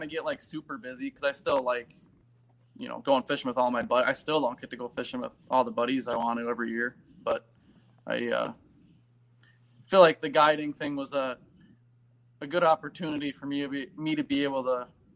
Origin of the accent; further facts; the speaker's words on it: Poplar, Wisconsin, United States; Yeah, so I'm from Poplar, Wisconsin. I'm sure absolutely nobody knows where that is.